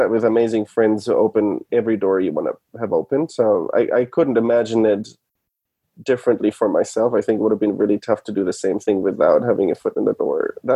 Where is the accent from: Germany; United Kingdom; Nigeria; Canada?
Germany; now in United States; Granted, I came from Germany, so I needed to figure out a way how to come over here